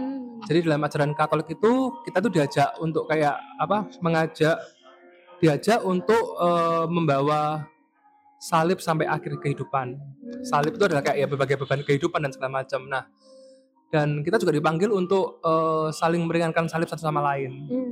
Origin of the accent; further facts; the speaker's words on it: Surabaya, East Java, Indonesia; now in Bali, Indonesia; Saya asli dari Surabaya, tapi sudah 3 tahunan ini tinggal di Bali.